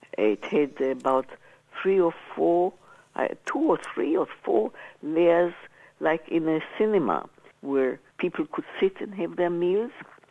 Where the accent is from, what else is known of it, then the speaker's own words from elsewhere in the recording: Palestine; also born or lived in Berlin, Germany; And soon after my birth, a year after or so, I was back in Palestine with my family.